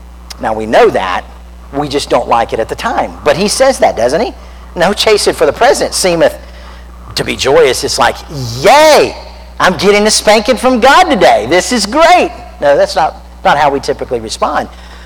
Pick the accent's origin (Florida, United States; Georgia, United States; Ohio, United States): Florida, United States; Now remember, I grew up in Central Florida. They don't have freezes very often